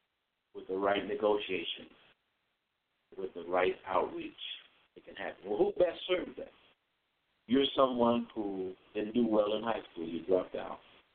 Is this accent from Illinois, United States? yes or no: yes; Chicago, Illinois, United States; now in Nashville, United States; Nashville, although my wife and I are from I'm from Chicago originally, my wife from St. Louis.